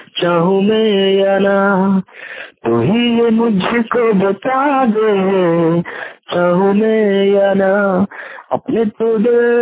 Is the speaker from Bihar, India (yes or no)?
no; Jharkhand, India; जिला देवघर झारखंड का रहने वाला हूँ।